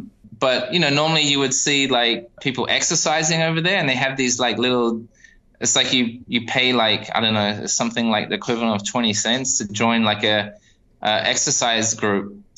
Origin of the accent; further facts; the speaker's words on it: New Zealand; my art career really started in New Zealand, actually, and it was thanks to growing up in New Zealand.